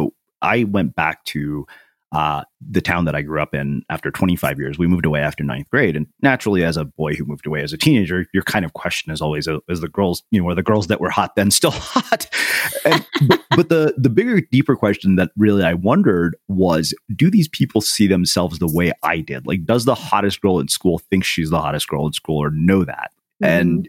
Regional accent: India; Well, I'm Indian. So yeah, I am.

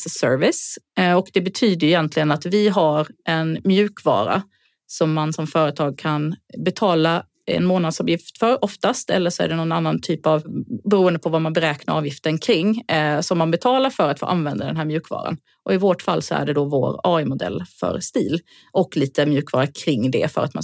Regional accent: southern Sweden, Sweden; now in Stockholm, Sweden; Jag kommer från södra Sverige. Det är därför jag har den här dialekten. Jag har bott i Stockholm mer än halva livet. Men jag pratar ändå så här.

